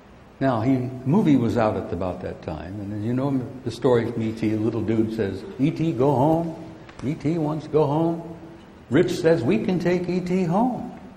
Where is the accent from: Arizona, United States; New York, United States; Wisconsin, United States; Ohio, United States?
Arizona, United States; I'm from Arizona. I baked my gourd in Phoenix for the last 6 to 8 months, and I lose it sometimes.